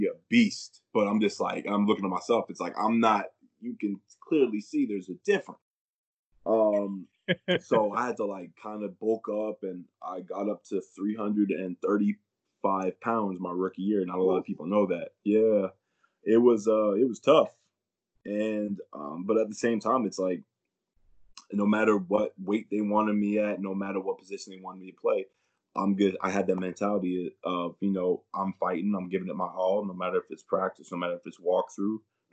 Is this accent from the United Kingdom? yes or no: no; Canada; You know, I grew up in Canada. From the get-go, I was an underdog to a lot of Americans trying to go Div 1.